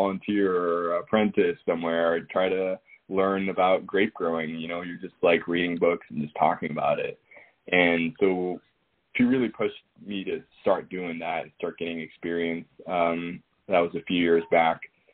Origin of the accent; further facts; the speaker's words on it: Mexico City, Mexico; I grew up in Mexico, in Mexico City. That's where my family's from and where they currently are.